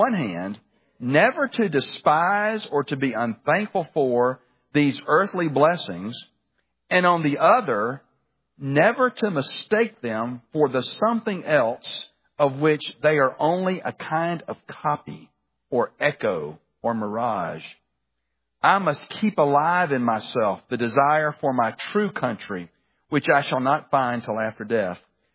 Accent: Birmingham, Alabama, United States; I remember as a child growing up in Birmingham, one of the taller buildings in downtown Birmingham, and they may still do this. It's just been a number of years since I've been in Birmingham

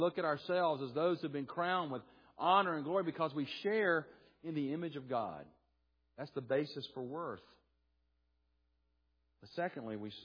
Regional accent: Birmingham, Alabama, United States; I grew up in Birmingham, was born in 63.

